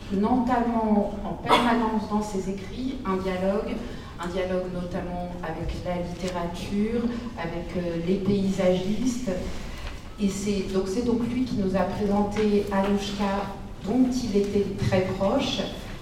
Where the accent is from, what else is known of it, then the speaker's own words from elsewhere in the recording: France; On est français, on se refait pas.